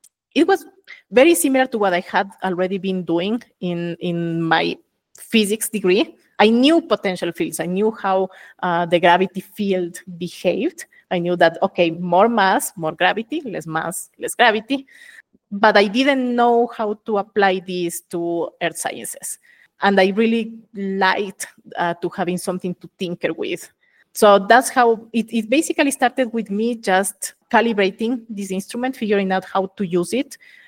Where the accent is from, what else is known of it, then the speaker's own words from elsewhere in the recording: Quito, Pichincha, Ecuador; I'm originally from Ecuador, from the capital city, Quito